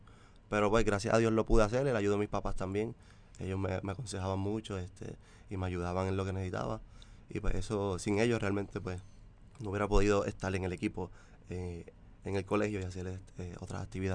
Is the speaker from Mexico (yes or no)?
no; Cidra, Puerto Rico; Sí, pues yo soy del pueblo de Sidra.